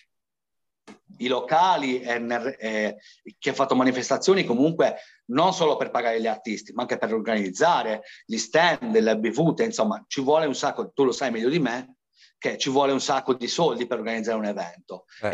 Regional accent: Sardinia, Italy; Il problema, quello che dico sempre io, è che siamo sardi.

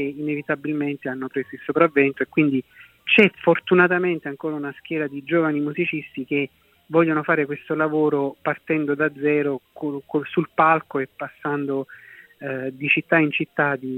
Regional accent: Caserta, Campania, Italy; now in Tuscany, Italy; io sono casertano e quindi mi piace, nonostante la mia lontananza, dato che vivo in Toscana da 30 anni, mantenere un legame con la mia terra

